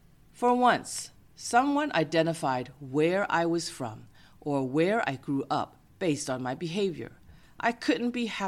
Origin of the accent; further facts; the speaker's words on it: Boston, Massachusetts, United States; also born or lived in California; By all appearances, I didn't seem to have any proof that I grew up in Boston. I didn't appear to have lived in California for decades either.